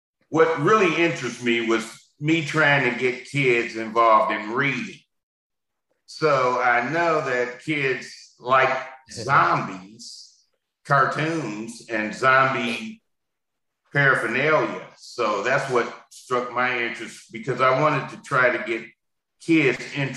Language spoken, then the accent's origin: English; Detroit, Michigan, United States; born there; I was born in Detroit, Michigan.